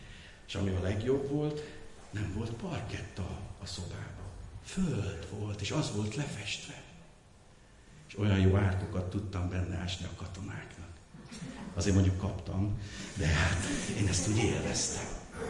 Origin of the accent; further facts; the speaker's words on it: Újpest, Budapest, Hungary; én Újpesten nőttem föl, és a 60-as évek végén, mivel nagyon sovány gyerek voltam, gírhes, a szüleim kiküldtek Pilis Csabára egy erdészhez